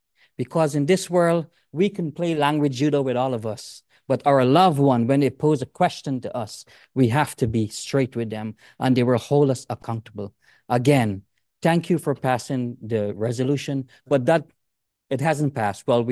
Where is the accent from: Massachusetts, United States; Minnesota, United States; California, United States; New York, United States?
Massachusetts, United States; Somerville; I'm from Somerville.